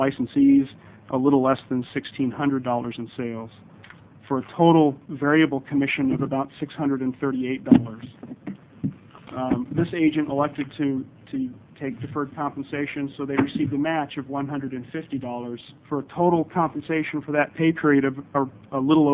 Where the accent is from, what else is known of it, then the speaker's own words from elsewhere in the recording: South Dakota, United States; I'm from South Dakota, so I don't know. I know small towns, but not this one.